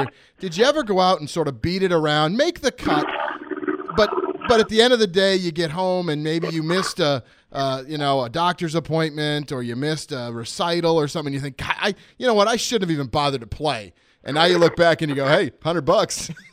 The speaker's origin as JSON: {"language": "English", "town": "Lexington", "region": "Massachusetts", "country": "United States", "said": "I'm from Lexington"}